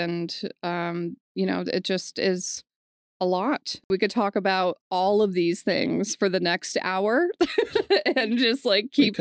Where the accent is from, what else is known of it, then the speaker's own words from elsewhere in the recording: New Hampshire, United States; But I've just like born and raised in New Hampshire, have never actually driven into like